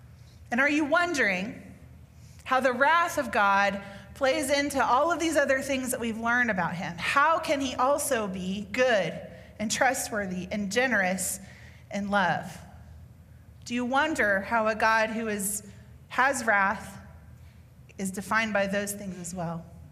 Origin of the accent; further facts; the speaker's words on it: Oklahoma, United States; Now, it wasn't that foreign to us because we grew up in Oklahoma where, again, Sooner or Cowboy